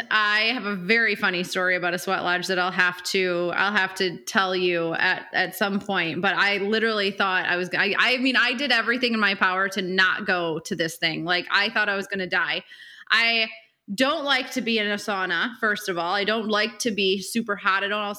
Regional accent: Michigan, United States; I'm also from Michigan.

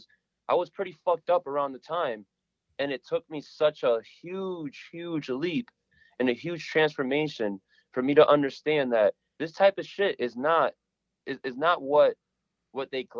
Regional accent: Meriden, Connecticut, United States; Well, right now I'm in Meriden. Like, I was brought up in Meriden. This is my home.

